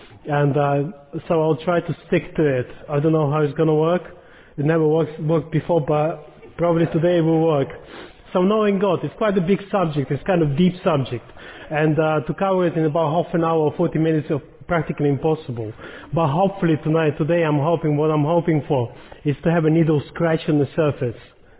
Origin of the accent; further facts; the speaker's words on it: Ukraine; born there; English is a second language; I was born in Ukraine, so our number was a bit different.